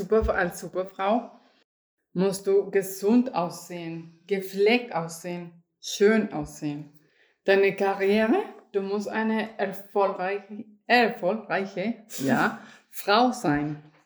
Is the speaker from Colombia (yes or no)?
yes; Colombia; German is a second language; now in Germany; Ich komme aus Kolumbien. Ich wohne seit 15 Jahren hier in Deutschland